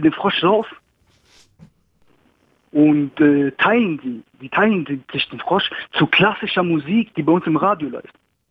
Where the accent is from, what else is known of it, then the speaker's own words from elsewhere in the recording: Greece; ich bin Grieche, ja.